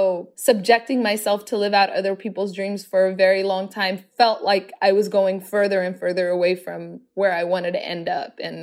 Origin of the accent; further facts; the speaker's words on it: Somalia; also born or lived in South Africa; When I picture growing up in Somalia, I think of Lido Beach, which is on the Indian Ocean in Somalia.